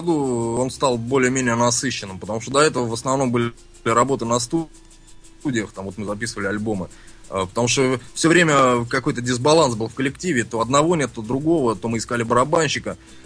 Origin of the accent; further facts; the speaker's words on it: Krasnogorsk, Moscow Oblast, Russia; born there; Ну, потому что у меня жизнь проходит, по большому счету, в Москве. В Красногорске я только ночую. Вот. Сказать, что я из Красногорска... Ну, родился, да, наверное.